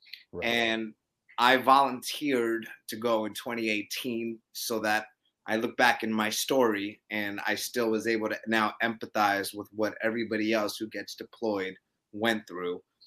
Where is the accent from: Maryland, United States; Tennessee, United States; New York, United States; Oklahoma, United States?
New York, United States; Brooklyn; I'm a New Yorker. Grew up in Brooklyn.